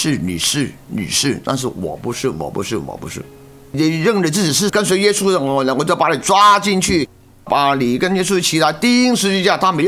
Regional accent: Hong Kong; 你听我讲话知道我是香港人嘛。

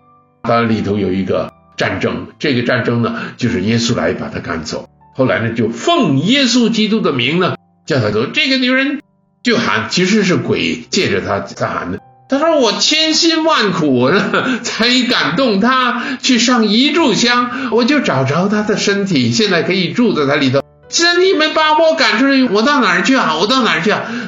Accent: Guangdong, China; 我是广东人，

